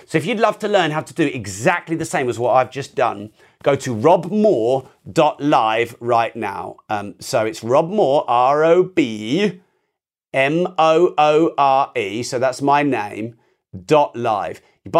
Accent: United Kingdom; I only turned on ad revenue on my YouTube channel about 4 weeks ago because I'm very British.

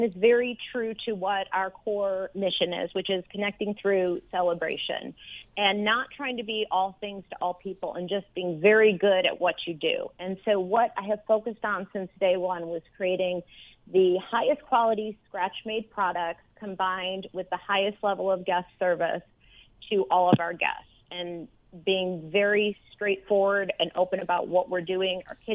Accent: Chicago, Illinois, United States; Yes, I grew up in Chicago, and both of my grandmothers, Mildred and Madeline, lived across the alley from each other.

